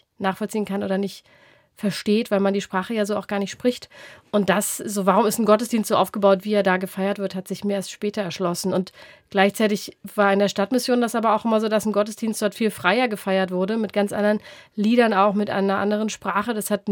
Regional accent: Berlin, Germany; Ich bin in Berlin aufgewachsen, in Nordberlin, in Pankow und war dort sowohl in der landeskirchlichen Gemeinde als auch in der Stadtmissionsgemeinde.

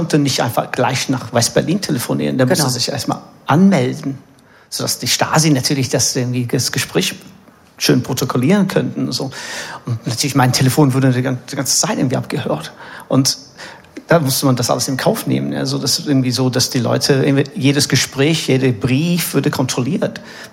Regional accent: England, United Kingdom; Für mich als Engländer war das ein bisschen einfacher als ein Berliner

